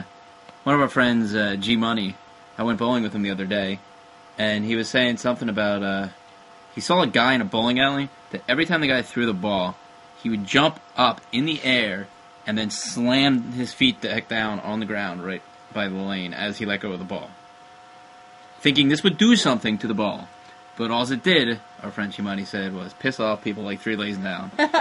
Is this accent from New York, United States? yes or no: no; New Jersey, United States; I'm proud to say I'm from New Jersey.